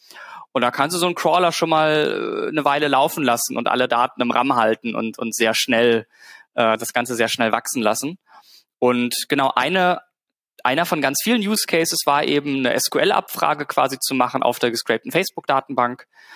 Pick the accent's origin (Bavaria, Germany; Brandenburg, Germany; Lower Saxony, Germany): Lower Saxony, Germany; Lüneburg; so einem kleinen Lokalportal rund um meine Heimatstadt Lüneburg